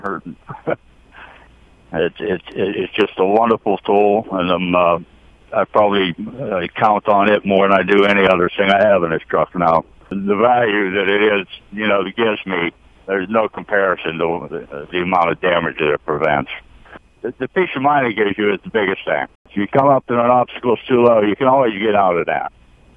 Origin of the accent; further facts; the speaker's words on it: West Middlesex, Pennsylvania, United States; I'm from Pennsylvania, West Middlesex.